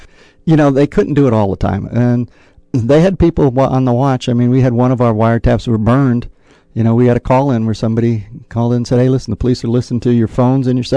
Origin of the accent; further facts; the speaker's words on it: Miami, Florida, United States; I grew up in Little Havana. I didn't grow up in Miami. I grew up in Little Havana.